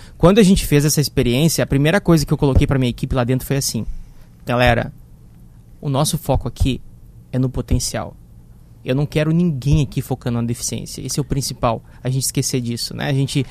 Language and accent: Portuguese; São Luís Gonzaga, Rio Grande do Sul, Brazil; sou natural de São Luís Gonzaga